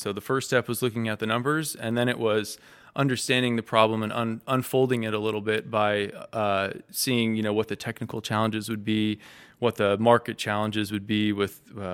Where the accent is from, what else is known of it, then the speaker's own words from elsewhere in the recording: Atlanta, Georgia, United States; also born or lived in Sacramento / Chico; I was born in Sacramento a long time ago and grew up in Atlanta, Georgia as a kid. I came back to Sacramento area up to Chico for high school